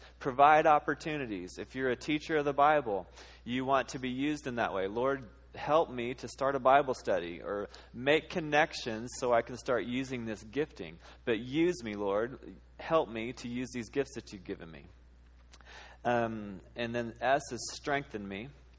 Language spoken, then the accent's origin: English; United States; Pull yourself up by your bootstraps. I'm an American. Like, I can do this, you know?